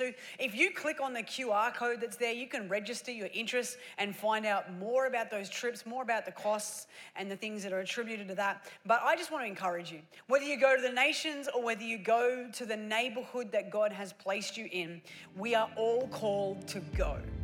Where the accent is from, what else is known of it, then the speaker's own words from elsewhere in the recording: Australia; accent: Australian; Look at me, my Australian accent getting it right.